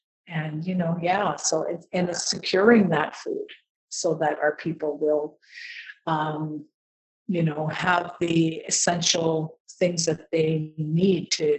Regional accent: New Brunswick, Canada; now in Fredericton, Canada; I'm from Tobik First Nation, although I live in Fredericton, New Brunswick.

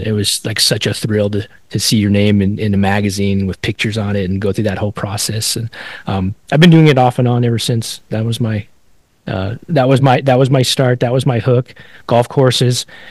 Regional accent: Colorado, United States; I grew up in Colorado, so all the golf courses were kind of like open and treeless.

